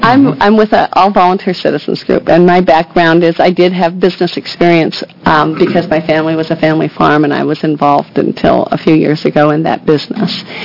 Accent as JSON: {"language": "English", "region": "Oregon", "country": "United States", "said": "So I'm from Washington County, where there are a whole lot of people who are probably going to be trying to start businesses in the next few years"}